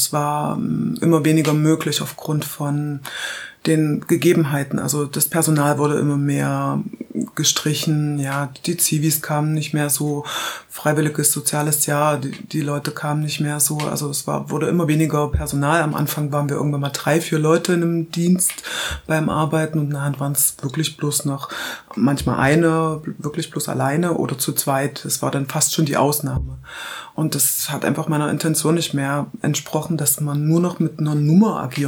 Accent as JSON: {"language": "German", "town": "Halle", "region": "Saxony-Anhalt", "country": "Germany", "tie": "born or raised there", "said": "Ja, ich bin geboren in Halle an der Saale, ist in Sachsen-Anhalt. Bin da quasi dann bis zu Wendezeiten aufgewachsen."}